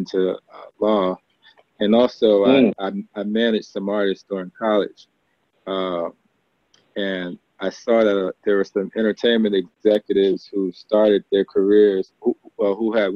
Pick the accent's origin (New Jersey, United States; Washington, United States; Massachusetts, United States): New Jersey, United States; Passaic; I'm originally from Passaic, New Jersey, which is right outside of Newark. 10 miles from Times Square, New York City. Grew up in an inner city environment, public housing, public schools that, you know, were underfunded, under-resourced.